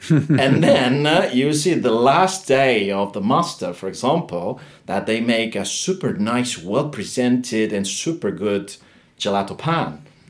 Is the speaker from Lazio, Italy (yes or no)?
no; Bologna, Emilia-Romagna, Italy; And I'm from Bologna, by the way.